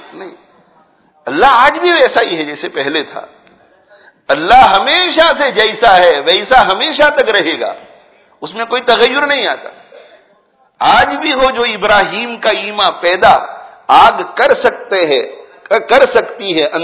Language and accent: Urdu; India; ہم انڈیا سے تعلق رکھتے ہیں تو انڈیا کی حالت میں روتے رہتے ہیں